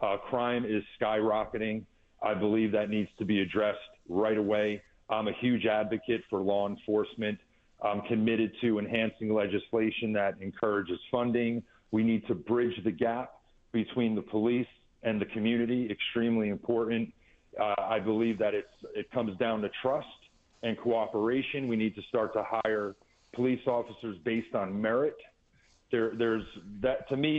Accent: New York, United States; So born and raised in New York between the five boroughs and beautiful Hudson Valley.

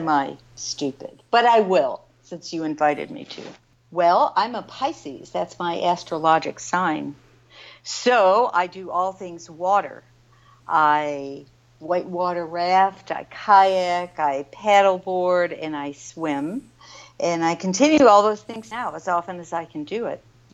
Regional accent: Michigan, United States; now in North Carolina, United States; Well, it's because I'm from Michigan, grew up in Michigan, and my professional career started at Wayne State University in Detroit

